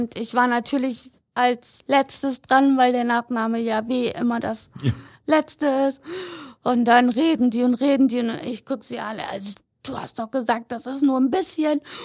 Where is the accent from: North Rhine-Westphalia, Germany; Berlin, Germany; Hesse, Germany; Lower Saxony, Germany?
Lower Saxony, Germany; Meppen; born there; Also ich bin in Meppen geboren